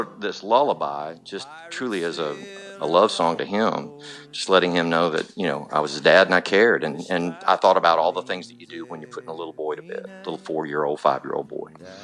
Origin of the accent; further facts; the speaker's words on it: Del Rio, Texas, United States; I'm a singer-songwriter, and I was born and raised in Del Rio, Texas.